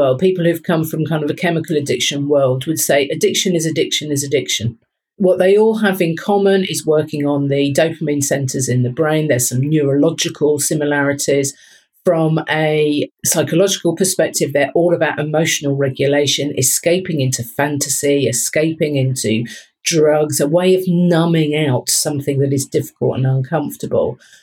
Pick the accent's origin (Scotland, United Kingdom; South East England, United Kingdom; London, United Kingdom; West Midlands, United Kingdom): South East England, United Kingdom; Brighton; I'm actually from Brighton originally. It's my hometown. I spent lots of time there as an adolescent.